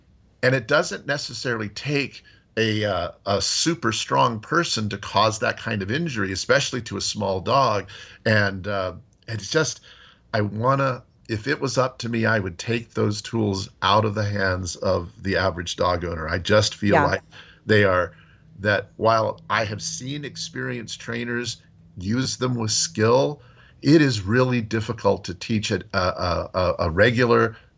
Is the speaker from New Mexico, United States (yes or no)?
yes; New Mexico, United States; I grew up in New Mexico. I grew up in rattlesnake country.